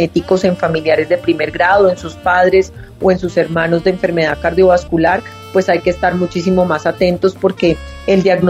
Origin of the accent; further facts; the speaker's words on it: Colombia; En mi país, en Colombia, los impuestos asociados al licor y a los cigarrillos van para el sistema de salud